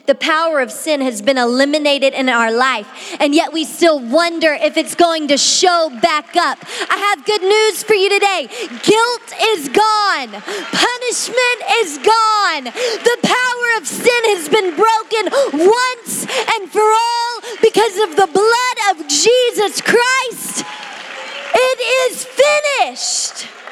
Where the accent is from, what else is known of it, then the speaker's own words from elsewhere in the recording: Louisiana, United States; now in Miami, United States; I grew up in Louisiana. I grew up with all my brothers being quarterbacks, football, football, football. But when I moved to Miami, I learned about a whole other football.